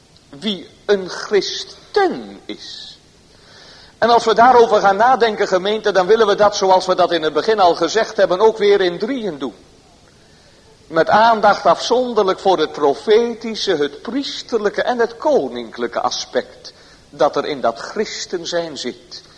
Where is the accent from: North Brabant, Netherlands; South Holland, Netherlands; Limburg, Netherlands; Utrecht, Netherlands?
Utrecht, Netherlands; Bunschoten-Spakenburg; je zegt dat je uit Bunschoten komt of uit Spakenburg, dan zeggen de mensen, oh dat is nogal een christelijk dorp, hè? En dan zeggen we, ja hoor, een christelijk dorp, daar komen wij vandaan, wij zijn christenen.